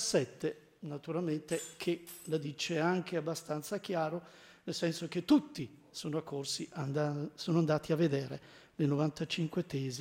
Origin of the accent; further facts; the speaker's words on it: Naples, Campania, Italy; ho ancora un altro difetto, ed è gravissimo. Che sono un napoletano.